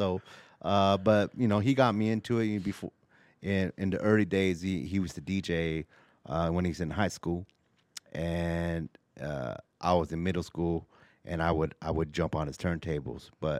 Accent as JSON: {"language": "English", "town": "Denver", "region": "Colorado", "country": "United States", "tie": "born or raised there", "said": "I'm born and raised in Denver. I'm a native, and so not, you know, you're a native, right?"}